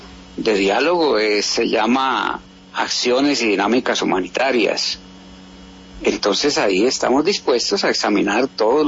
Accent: Colombia; Todos somos colombianos.

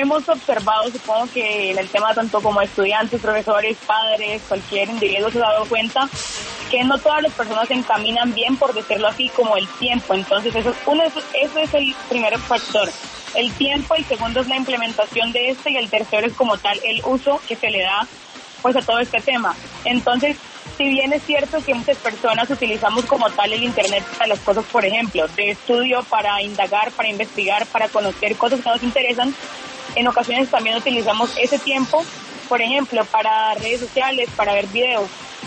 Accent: Yopal, Casanare, Colombia; soy de Yopal, Casanare.

